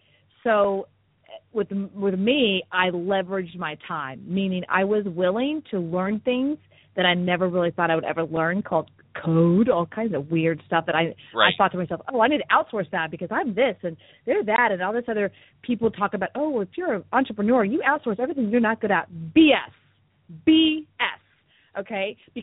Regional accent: United States; I believe that. I'm American, I guess.

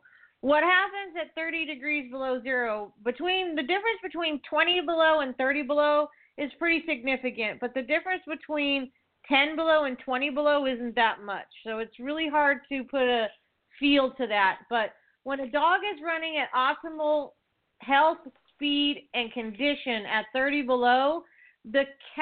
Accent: California, United States; So I hate it myself, but you know I'm from California, so.

